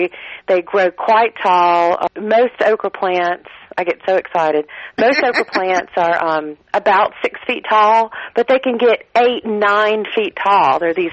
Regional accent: the South, United States; accent: Southern; I don't think you're going to trust me with my Southern accent to try that.

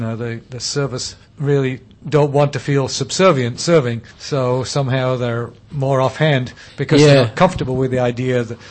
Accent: Yorkshire and the Humber, United Kingdom; Not only I grew up in England, I'm a Yorkshireman too.

